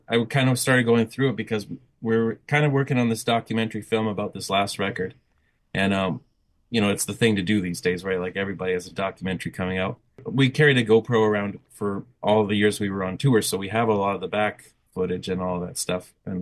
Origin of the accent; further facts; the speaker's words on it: Kleefeld, Manitoba, Canada; I was born and raised in Kleefeld, Manitoba.